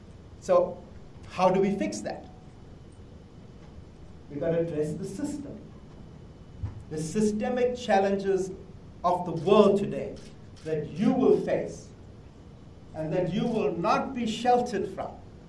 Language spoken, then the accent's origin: English; South Africa; But I'm South African.